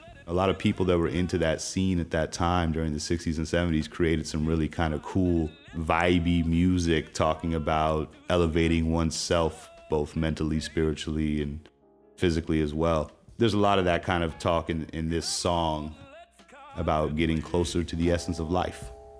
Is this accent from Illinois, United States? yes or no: no; Oakland, California, United States; I'm from Santa Cruz in Oakland, California.